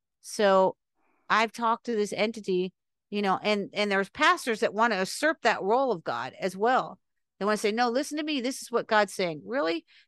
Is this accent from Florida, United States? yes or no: yes; North Miami Beach, Florida, United States; And I was raised in Ives Estates mm-hmm. for 17 years. I went to Mady Ives Elementary School. I lived off Ives Dairy Road in North Miami Beach off the 95.